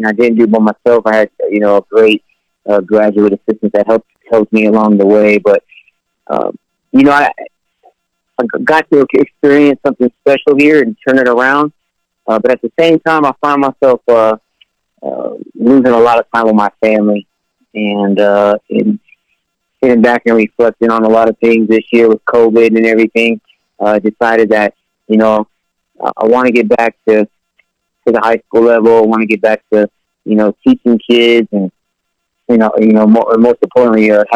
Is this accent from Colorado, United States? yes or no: yes; Colorado, United States; We're from Colorado. My wife and kids are making frequent trips back to Colorado to see family.